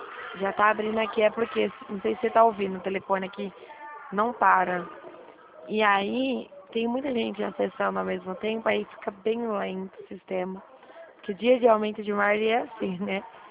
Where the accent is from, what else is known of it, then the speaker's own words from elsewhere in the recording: Dracena, São Paulo, Brazil; Eu sou de Dracena.